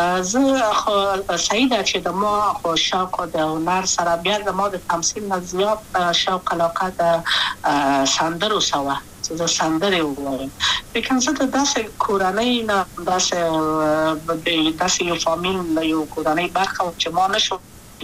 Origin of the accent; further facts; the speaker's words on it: Kabul, Afghanistan; also born or lived in Wardak; د کابل په تخته پل سیمه کې یم او لویا شویم کابل کې